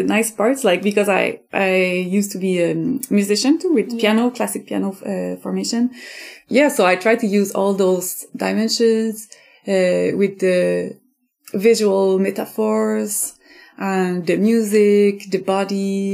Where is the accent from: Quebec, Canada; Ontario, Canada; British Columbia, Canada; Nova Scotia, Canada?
Quebec, Canada; Sutton; I'm native from Sutton, so it's still like I'm very attached to this this region.